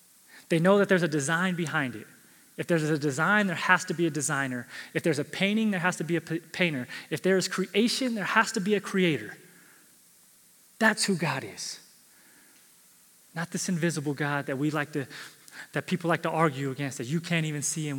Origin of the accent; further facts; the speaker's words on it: San Diego, California, United States; I'm from San Diego. I can go stand on the beach and just look and go, yeah.